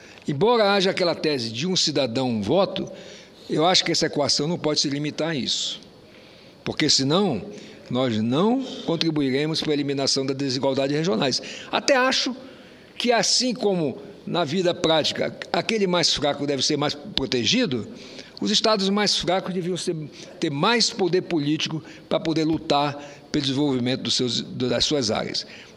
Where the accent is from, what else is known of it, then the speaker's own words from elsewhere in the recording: Amazon, Brazil; Mas eu me preocupo muito mais como amazônida.